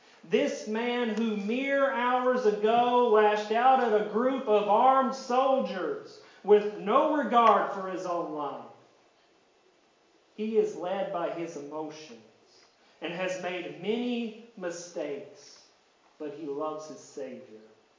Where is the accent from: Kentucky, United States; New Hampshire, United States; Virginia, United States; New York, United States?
Kentucky, United States; You think anybody knows we're from Kentucky when we're not in Kentucky? That's for sure.